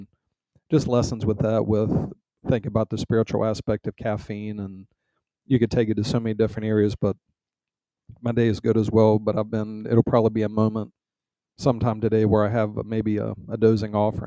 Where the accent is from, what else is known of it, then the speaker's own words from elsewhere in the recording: Virginia, United States; accent: Virginia; Maybe my Virginia accent got in the way.